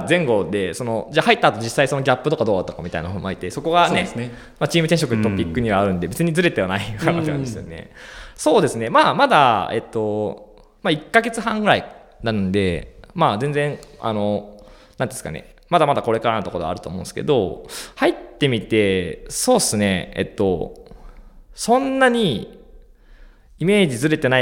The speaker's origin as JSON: {"language": "Japanese", "region": "Aichi", "country": "Japan", "said": "僕はあの、もともと愛知県出身なんで"}